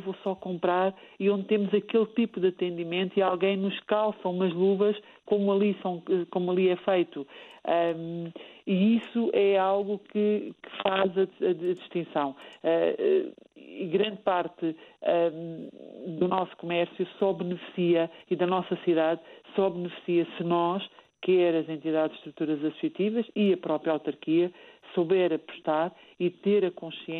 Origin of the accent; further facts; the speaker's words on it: Portugal; nós próprios como portugueses não valorizávamos